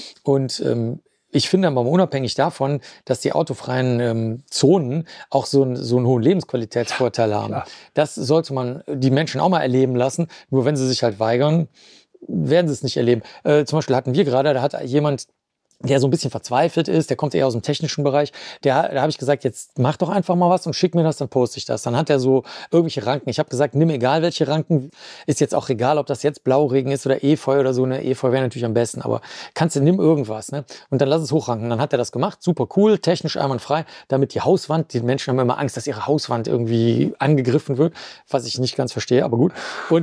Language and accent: German; Cologne, North Rhine-Westphalia, Germany; Mich stört das nicht als Kölner